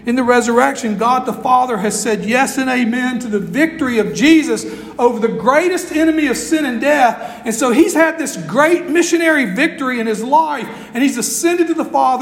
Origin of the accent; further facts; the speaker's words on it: Bayou La Batre, Alabama, United States; This kind of comes clear to me growing up in Bayou LaBattery, Alabama, in a fishing village.